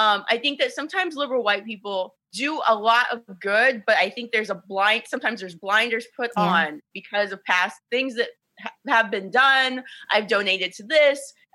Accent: Ohio, United States; And I think it's just part of that is, you know, where I grew up in Ohio, being around mostly white people.

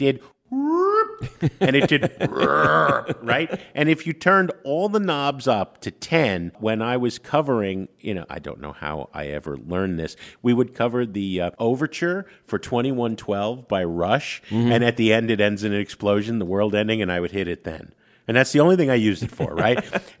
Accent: United States; I grew up in New York, New Jersey, right?

